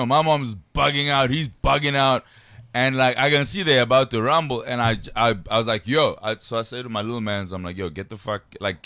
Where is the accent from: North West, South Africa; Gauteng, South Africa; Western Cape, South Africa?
Gauteng, South Africa; Johannesburg; I'm from Joburg.